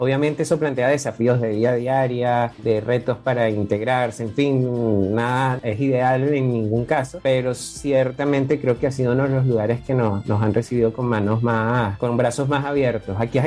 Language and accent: Spanish; Venezuela; los que venimos de Venezuela, nos hemos sentido, por lo que decía en la pregunta anterior, bastante a gusto acá, bastante bien recibidos.